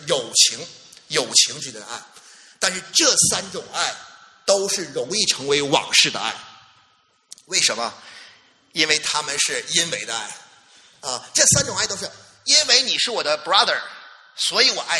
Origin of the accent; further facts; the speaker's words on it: Northeast China, China; 我们东北人就我很稀罕你啊，